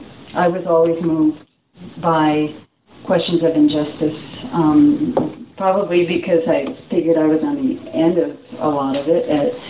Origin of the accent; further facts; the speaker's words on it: New York, United States; I grew up in New York. I was the daughter of an immigrant and a first generation